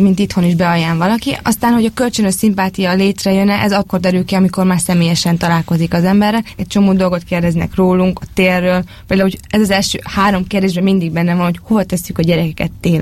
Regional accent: Borsod-Abaúj-Zemplén, Hungary; például az én vidékem, ahonnan én származom, Borsod megye, ott van mondjuk Prügy, az egy kis falu

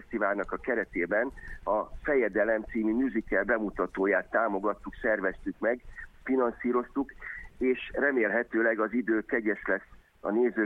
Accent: Szerencs, Borsod-Abaúj-Zemplén, Hungary; born there; sokat élt Szerencsen is, ahol én is annak idején születtem

